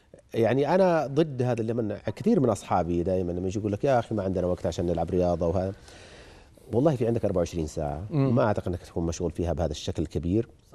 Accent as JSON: {"language": "Arabic", "town": "Abha", "region": "Asir", "country": "Saudi Arabia", "tie": "born there", "said": "قريتي العسران في ابها"}